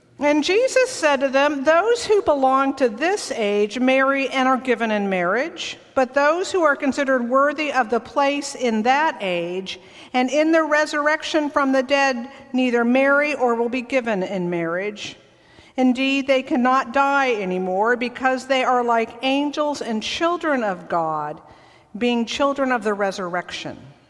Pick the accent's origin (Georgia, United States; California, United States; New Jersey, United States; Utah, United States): California, United States; I grew up in California and I never learned about internment camps